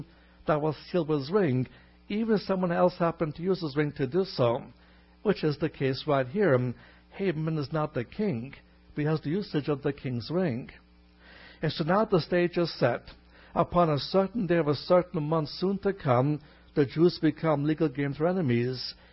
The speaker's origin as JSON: {"language": "English", "town": "Brooklyn", "region": "New York", "country": "United States", "tie": "born or raised there", "said": "When I was a boy growing up in Brooklyn, New York, I would sometimes have the same problem and wouldn't be able to sleep."}